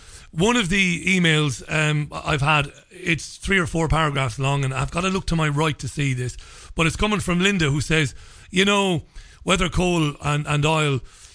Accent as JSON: {"language": "English", "country": "Ireland", "moved": "yes", "lives_now": "United Kingdom", "said": "I'm Irish, but I'm living in the northwest of England."}